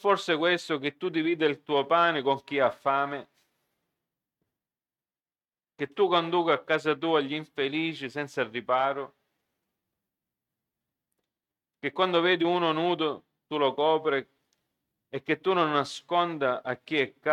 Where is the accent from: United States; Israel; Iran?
United States; Io sono cresciuto in America